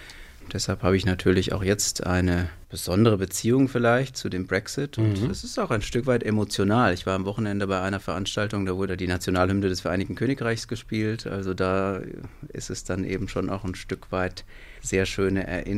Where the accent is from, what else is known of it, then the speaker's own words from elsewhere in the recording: Buseck, Hesse, Germany; ist einmal mitten in Hessen, natürlich mein Heimatland und auch mein Heimatort. Ich bin ja im Grunde durch und durch Hesse, in Hessen geboren und einen wesentlichen Teil meiner Ausbildung in Hessen verbracht.